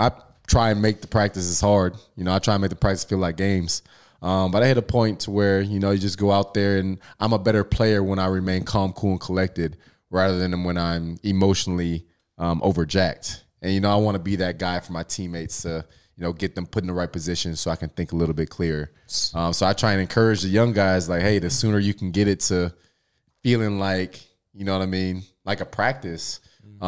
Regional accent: Louisiana, United States; I grew up in Louisiana, and I grew up on LSU football. And down there, football is damn near a religion.

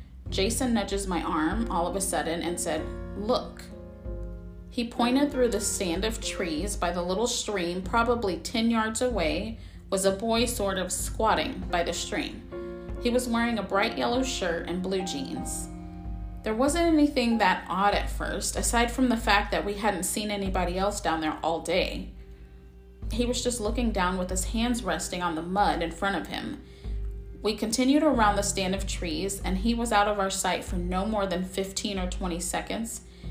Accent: Australia; I'm from Australia and a couple years back traveled to Cairns for work

